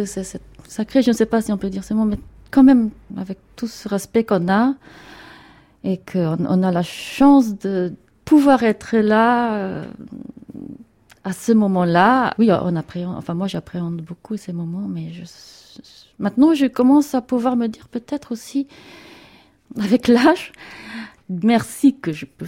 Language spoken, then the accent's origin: French; Germany; quand j'étais petite en Allemagne, j'adorais aller à l'école dimanche